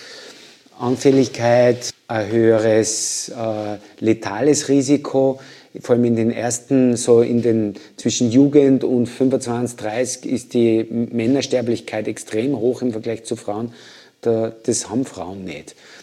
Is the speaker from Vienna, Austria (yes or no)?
no; Tyrol, Austria; Ich bin in Tirol aufgewachsen und bin seit meines Lebens in den Bergen unterwegs gewesen.